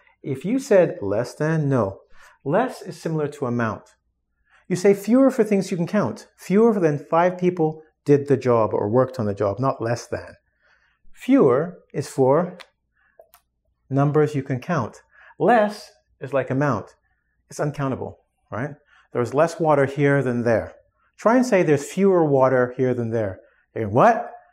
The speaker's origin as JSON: {"language": "English", "region": "England", "country": "United Kingdom", "tie": "born there", "said": "Most Canadians and English, because I was born in England, been to America, just English-speaking people make this mistake incredibly."}